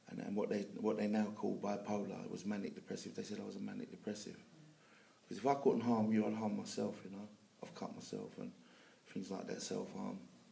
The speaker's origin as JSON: {"language": "English", "town": "Hackney", "region": "London", "country": "United Kingdom", "lives_now": "Clevedon, United Kingdom", "said": "I come from Northeast London originally, a place called Hackney. But I live in a place called Clevedon, which is in between Western Supermare and Bristol."}